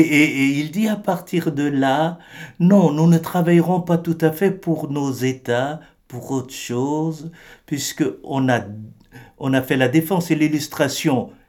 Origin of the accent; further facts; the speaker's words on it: Chad; je viens du Tchad, je vais avoir là au mois de décembre 63 ans.